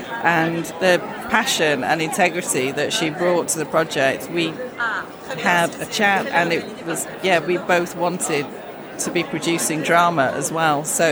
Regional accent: Yorkshire and the Humber, United Kingdom; I was brought up in Yorkshire

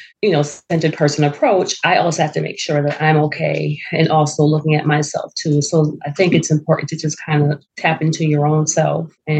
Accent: Connecticut, United States; now in Georgia, United States; I am located in Georgia, but I'm from Connecticut.

